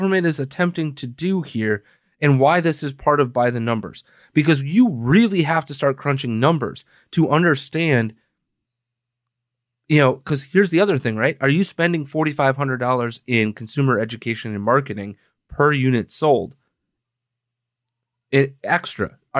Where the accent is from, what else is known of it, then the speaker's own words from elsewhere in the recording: Green Bay, Wisconsin, United States; from Chicago to Green Bay, let's say, right? My hometown.